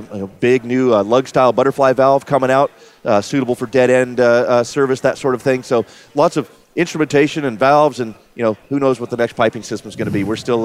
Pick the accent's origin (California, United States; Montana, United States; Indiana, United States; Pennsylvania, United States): California, United States; Anaheim; then again at AWWA, Anaheim next year. That's my hometown, so I won't have to get on an airplane for that one.